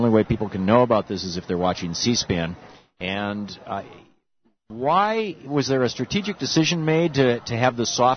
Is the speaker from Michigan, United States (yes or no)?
yes; Lansing, Michigan, United States; speaking as one Michigander to another, I grew up in Lansing, Michigan, and lived there for the first 27 years of my life. I was born in Grand Rapids, grew up in Lansing.